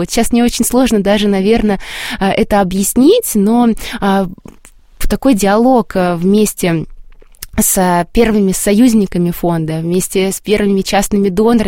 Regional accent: Volgograd, Volgograd Oblast, Russia; Я действительно родилась в Волгограде, я тоже жила рядом с прекрасным водным объектом, рекой Волгой

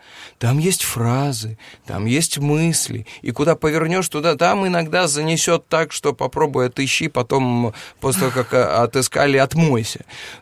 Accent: Penza, Penza Oblast, Russia; вот я из Пензы, из актерской семьи, где читать всегда любили, где всегда читали

